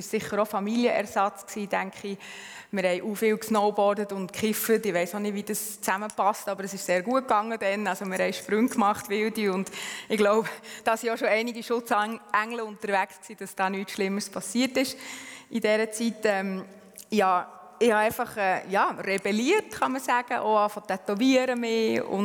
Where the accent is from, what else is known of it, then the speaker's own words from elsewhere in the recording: Bern, Switzerland; now in Winterthur, Switzerland; Bin aus Bern, wie man gehört. Wohne aber in Winterthur.